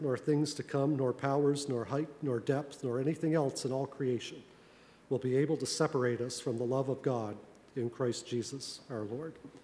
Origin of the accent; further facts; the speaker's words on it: Sydney, Nova Scotia, Canada; I grew up in Sydney, Nova Scotia. And in Sydney, they had public schools, at least when I was a child, for Roman Catholics, and they had public schools for everybody else. And my family attended Roman